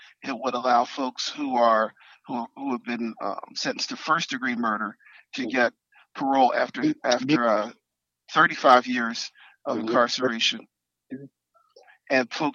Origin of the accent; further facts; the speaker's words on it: Philadelphia, Pennsylvania, United States; Well, you know, I'm from North Philadelphia, so I do know people who've been sentenced, and I've visited the prisons throughout my life.